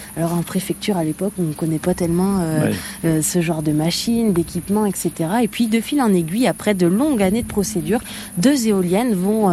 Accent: Auvergne-Rhône-Alpes, France; moi, je viens de la Haute-Loire, qui est toute proche. Donc ouais. je traverse chaque jour cette frontière un peu symbolique entre la Haute-Loire et l'Ardèche.

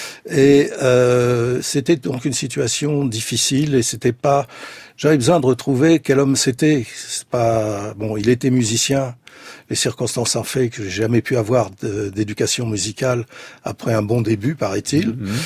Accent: Brussels, Brussels-Capital Region, Belgium; born there; je suis né en 1941 à Bruxelles, fils de deux résistants juifs polonais communistes.

